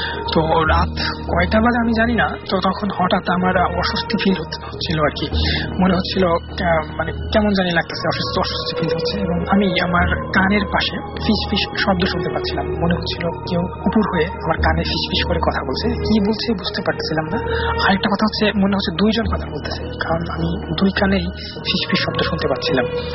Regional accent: Manikganj, Dhaka Division, Bangladesh; আমার দেশের বাড়ি হচ্ছে মানিকগঞ্জ, মানিকগঞ্জ জেলার সদর থানার কেওজানি নামক একটি গ্রামে।

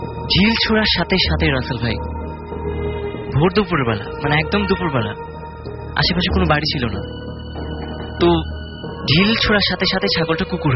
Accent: Dhaka, Dhaka Division, Bangladesh; ধানমন্ডি থেকে এসেছি।

